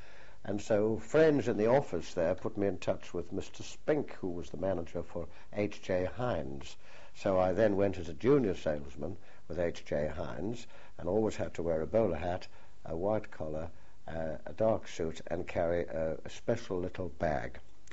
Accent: Newcastle upon Tyne, North East England, United Kingdom; accent: Geordie; Well, I'm a Geordie, of course, meaning that I was born in Newcastle upon Tyne. I lived with my mother, and we were in a place called Jesmond, which was a suburb of Newcastle upon Tyne.

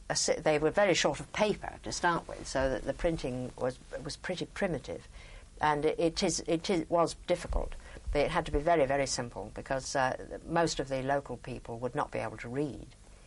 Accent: England, United Kingdom; but of course he had an American-Canadian background and I came from England, and I'd found very early on that a lot of things are a bit different.

